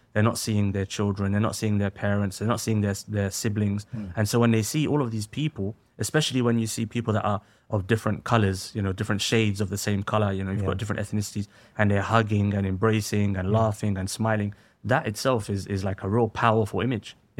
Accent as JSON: {"language": "English", "country": "United Kingdom", "said": "Like, I am a Muslim, I'm British, yes, but I'm Muslim first."}